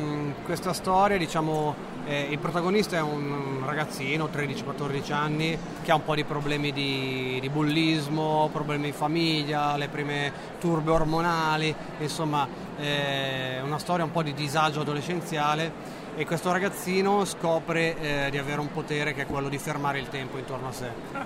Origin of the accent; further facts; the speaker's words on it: Milan, Lombardy, Italy; Ho scoperto da milanese, non mi aspettavo